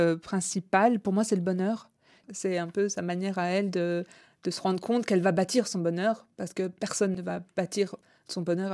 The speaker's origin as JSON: {"language": "French", "country": "Belgium", "tie": "born or raised there", "said": "d'être née et d'avoir grandi en Belgique. Et puis au-delà de ça, j'ai vécu plus de 15 ans peut-être en dehors de la Belgique."}